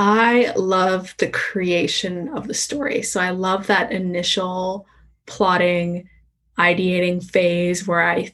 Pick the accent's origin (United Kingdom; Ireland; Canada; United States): Canada; because I am obnoxiously Canadian at times.